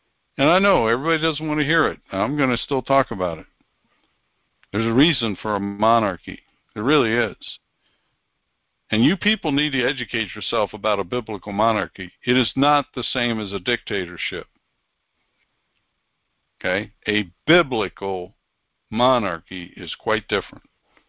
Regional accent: Amish country, United States; I grew up in Amish country, and yeah, that's true.

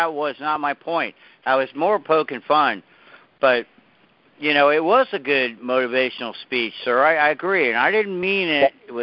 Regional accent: Scotland, United Kingdom; but I'm Scottish and I'm pissed.

